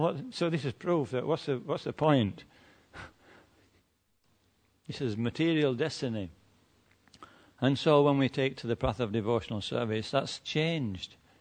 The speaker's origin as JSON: {"language": "English", "region": "Yorkshire and the Humber", "country": "United Kingdom", "said": "because I'm a Yorkshireman"}